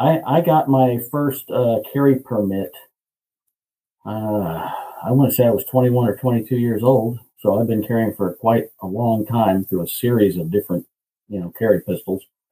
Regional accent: Midwest, United States; Well, I grew up in the Midwest. My dad had guns. We had them in the house.

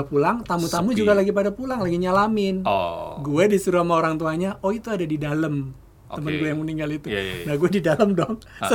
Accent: Kendal, Central Java, Indonesia; also born or lived in Jakarta; Waktu SMP, gue dari Jakarta nih, liburan SMP. Gue di Kendal kan, liburan SMP pulang

